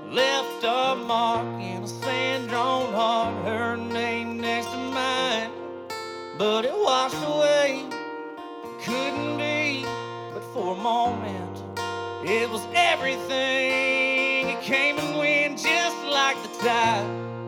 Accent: South Carolina, United States; I'm from South Carolina. I don't know if y'all have ever heard of Myrtle Beach before. I'm not from Myrtle Beach

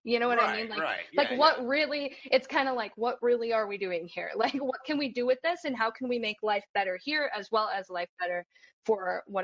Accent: Spokane, Washington, United States; We had one in my hometown of Spokane, Washington.

